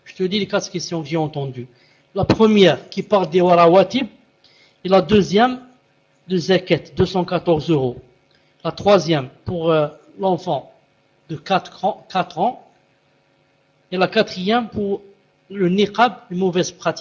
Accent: Algeria; Donc chez nous en Algérie, à 12h45 par exemple, 12h50, déjà je peux commencer les rawatib.

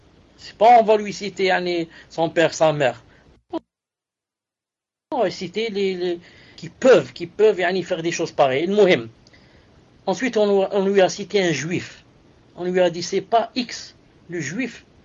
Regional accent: Algeria; pour aller vers le sud, chez nous en Algérie, dans certains endroits

